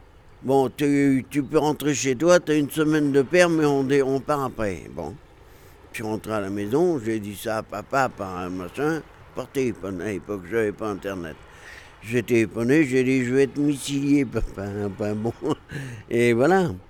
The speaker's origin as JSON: {"language": "French", "region": "Brittany", "country": "France", "said": "Pour moi, la mer, déjà, je suis breton, donc je suis, comme ici la plupart des résidents, entouré par la mer."}